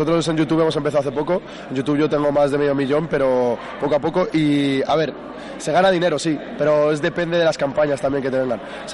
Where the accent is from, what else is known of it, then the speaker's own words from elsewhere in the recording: Morocco; porque yo soy marroquí y hablo árabe.